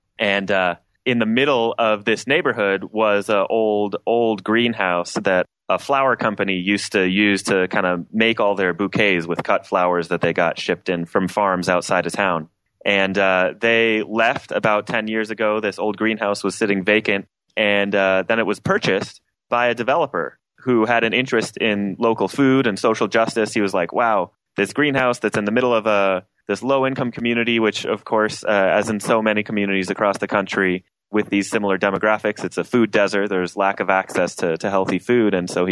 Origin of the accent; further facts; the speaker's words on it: Denver, Colorado, United States; so the Grow House is a very unique nonprofit based in my hometown of Denver, Colorado.